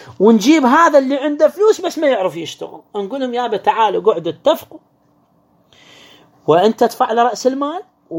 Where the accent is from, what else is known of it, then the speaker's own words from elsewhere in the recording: Iraq; عندنا في العراق